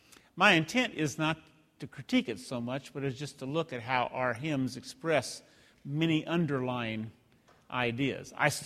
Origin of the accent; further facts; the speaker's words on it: Iowa, United States; I mean, I grew up in Iowa, lots of wheat, you know, corn, things of that nature